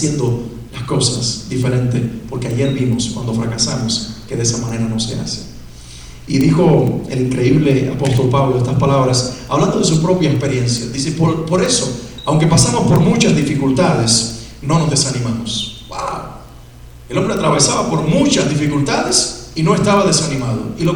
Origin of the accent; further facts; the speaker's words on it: Cuba; yo soy cubano de origen, para los que no lo saben